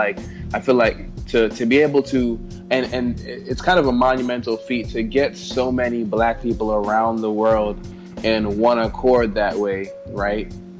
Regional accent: Jamaica; we learned about him as kids growing up in Jamaica

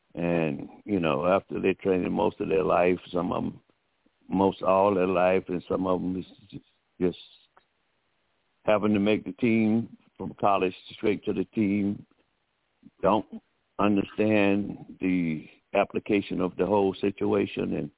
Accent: Miami, Florida, United States; just like I was when I come from Miami to St. Augustine's.

